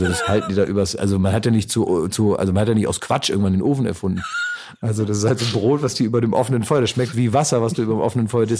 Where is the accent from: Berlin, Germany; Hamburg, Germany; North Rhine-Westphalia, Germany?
Berlin, Germany; aber da fällt es uns natürlich auf hier als Berliner.